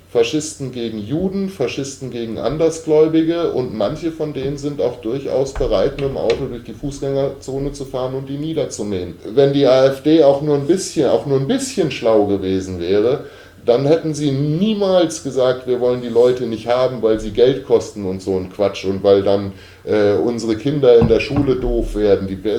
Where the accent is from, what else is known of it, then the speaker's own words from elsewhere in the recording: Germany; dann müssen wir uns natürlich als Deutsche überlegen, wer ist denn unser Hausbesitzer?